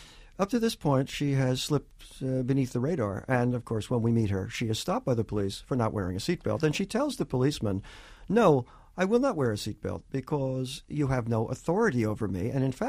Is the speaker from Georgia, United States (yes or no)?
no; New York, United States; I have a very close friend I grew up with here in New York